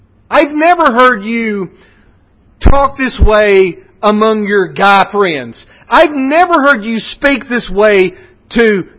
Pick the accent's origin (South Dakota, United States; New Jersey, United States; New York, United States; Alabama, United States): Alabama, United States; I want the first thing you think about me is that, yes, I'm from Alabama